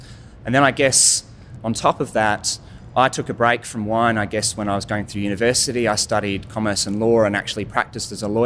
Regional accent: South Australia, Australia; all of us growing up in the Barossa having an affinity and a connection with the wine industry

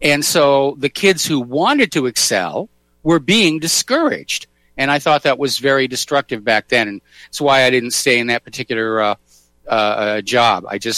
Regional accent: New Hampshire, United States; they reminded me so much of family and friends that I knew when I was growing up in New Hampshire.

